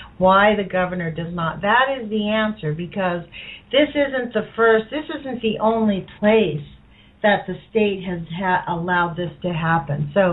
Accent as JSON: {"language": "English", "country": "United States", "said": "but frankly, as an American, I'll be very honest with you."}